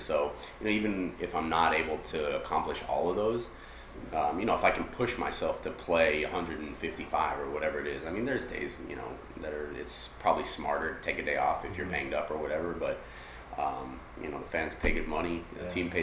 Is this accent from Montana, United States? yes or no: no; Downey, California, United States; I grew up in Downey.